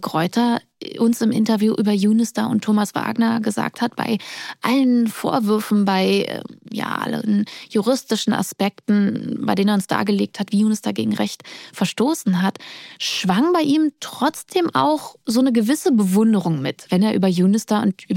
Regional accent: East Germany, Germany; Ich bin ja selber Ossi und komme aus einer ostdeutschen Familie

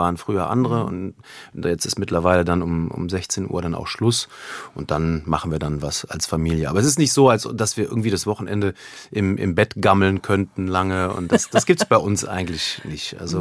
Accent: Cologne, North Rhine-Westphalia, Germany

